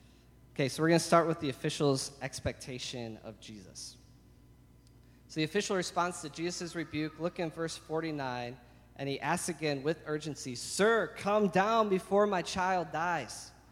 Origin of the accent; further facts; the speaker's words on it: Lansing, Michigan, United States; I'm from Lansing. I grew up right off Pennsylvania, just south of 496.